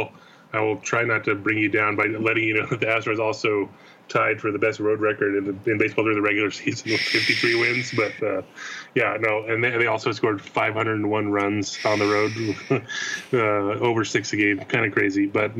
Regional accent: Texas, United States; I'm from Texas. It's going to be hot for everybody. We're all used to it.

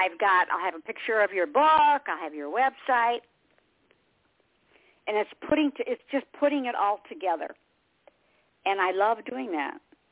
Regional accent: Detroit, Michigan, United States; and I'm from Detroit, so that's Motown

